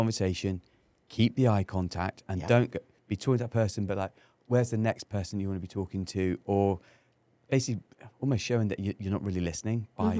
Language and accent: English; England, United Kingdom; I'm not an Aussie. I'm an Englishman.